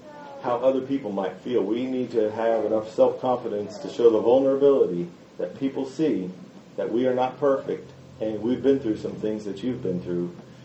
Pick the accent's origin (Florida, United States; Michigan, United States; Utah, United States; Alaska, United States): Florida, United States; And when I was thinking of my own life as a young Christian growing up in Florida, I grew up in a congregation probably about twice this size.